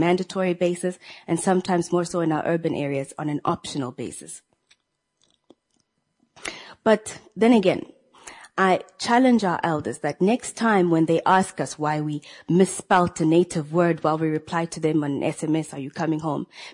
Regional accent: Namibia; English is a second language; here I am, a young Namibian lady born and bred in Namibia and having schooled here as well

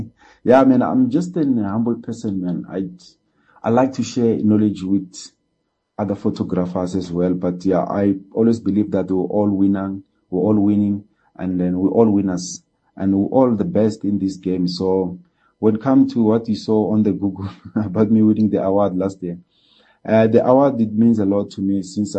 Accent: South Africa; I'm from South Africa, currently staying in Johannesburg, and I'm a sport photographer.

